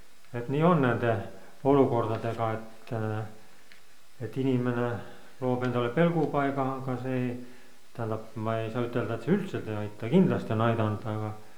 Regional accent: Tartu, Tartu County, Estonia; born there; Et olen sündinud Tartus.

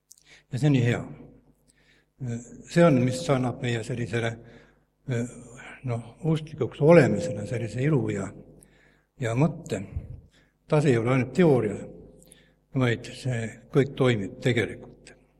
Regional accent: Saare County, Estonia; Aga mina olen siis ka Saaremaalt ja

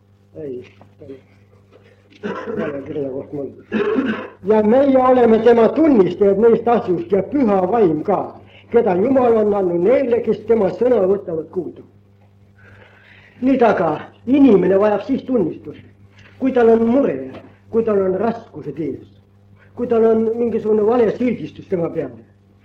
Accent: Saare County, Estonia; Ma räägisin teile ühe kogemuse minu kodukandist. Saaremaal, Lümade vallas, Kuusnime külas

